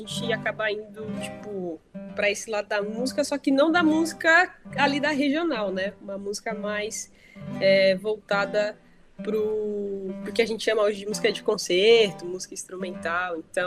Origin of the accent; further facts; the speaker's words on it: Cerquilho, São Paulo, Brazil; Eu sou natural de Cerquilho, é uma cidadezinha do interior de São Paulo, fica mais ou menos umas 2 horas de São Paulo.